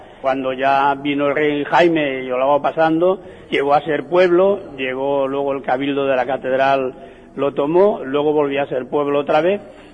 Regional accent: Valencia, Valencian Community, Spain; Yo, por ejemplo, soy del Carmen, pero a los 23 años ya me vine a vivir a Benimaclet.

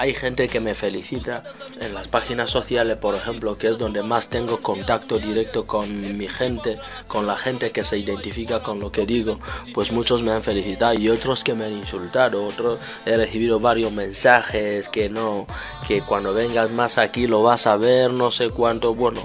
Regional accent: Equatorial Guinea; Yo soy de Guinea Ecuatorial

